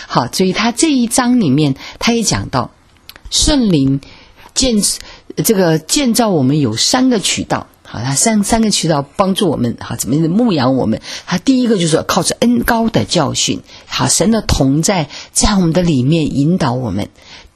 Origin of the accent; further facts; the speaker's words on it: China; 特别是我发现，特别是我们中国人哈，因为这只有一个，大家都只有一个孩子